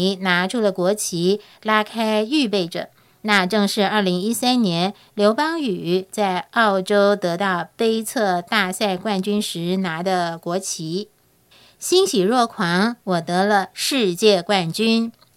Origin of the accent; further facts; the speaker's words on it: Yilan County, Taiwan; 我告诉全世界的人，我来自非常小的国家，它的名字叫台湾。